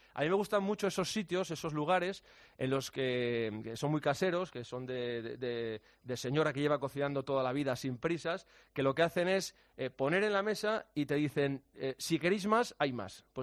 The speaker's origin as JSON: {"language": "Spanish", "town": "Pola de Lena", "region": "Asturias", "country": "Spain", "said": "Y yo pues estaré unos días en Pola de Lena, que es mi pueblo, y otros días en Gijón, que es mi pueblo político, que es donde me casé"}